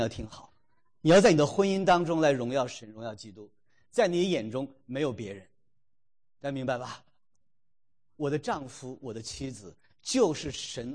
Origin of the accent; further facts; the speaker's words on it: Changchun, Jilin, China; 我老家东北在长春那边是腌酸菜挖地窖啊